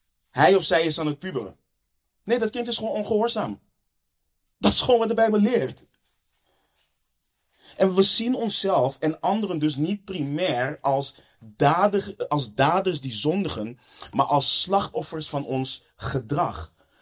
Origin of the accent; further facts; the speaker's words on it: Netherlands; Ik weet niet of het ons als Nederlanders is opgevallen. Wij leven in een traumacultuur in Nederland.